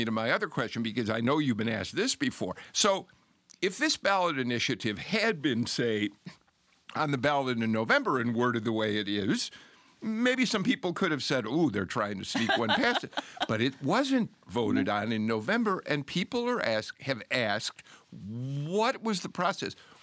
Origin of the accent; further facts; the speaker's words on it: Chicago, Illinois, United States; So, Michael, you know, as a Chicagoan, growing up in Chicago, I'm on your side on this one.